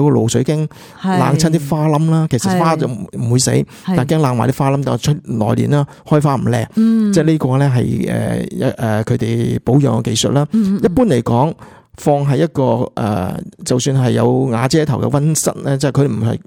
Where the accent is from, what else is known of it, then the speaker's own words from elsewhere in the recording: Guangdong, China; 我哋广东人中意种盆景嘅时候咧